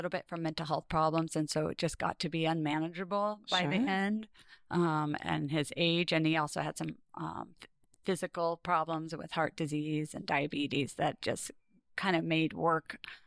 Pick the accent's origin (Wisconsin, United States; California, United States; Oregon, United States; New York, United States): Oregon, United States; Florence; I was raised mostly in Florence, Oregon, Central Oregon coast, and I went to most of my schools there as well.